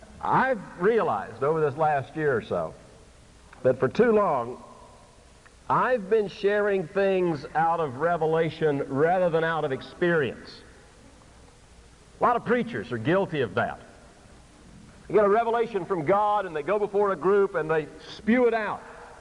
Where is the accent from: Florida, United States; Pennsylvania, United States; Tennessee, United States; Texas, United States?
Florida, United States; Vero Beach; We came up as boys, rode the train from my hometown in Vero Beach, Florida